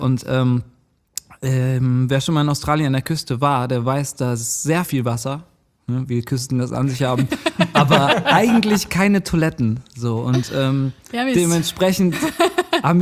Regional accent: Cologne, North Rhine-Westphalia, Germany; ich komme ja tatsächlich aus Köln

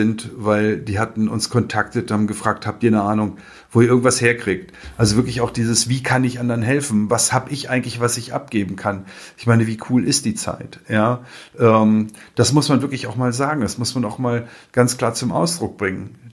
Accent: Wolfsburg, Lower Saxony, Germany; Glücklicherweise haben sie die hier heute in meiner Heimatstadt Wolfsburg zugemacht.

